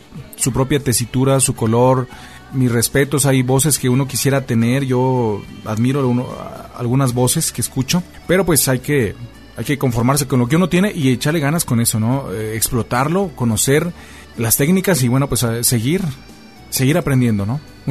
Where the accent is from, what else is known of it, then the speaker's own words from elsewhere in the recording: Guadalajara, Jalisco, Mexico; now in northern Mexico; Pero yo no soy chilango, yo soy de Guadalajara.